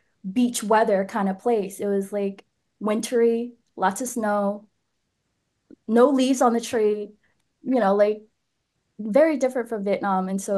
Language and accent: English; Nashville, Tennessee, United States; I really enjoyed growing up in Nashville because it's like, it's a small community.